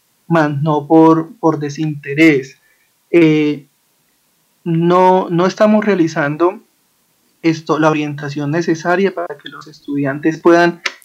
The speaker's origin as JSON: {"language": "Spanish", "country": "Colombia", "said": "pues como buenos colombianos, todo lo que nos apasiona entonces nos moviliza."}